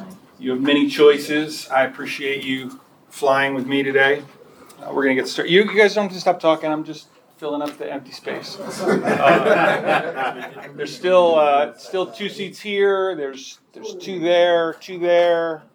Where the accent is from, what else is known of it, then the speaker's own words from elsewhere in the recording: Union, New Jersey, United States; I grew up in Union, New Jersey.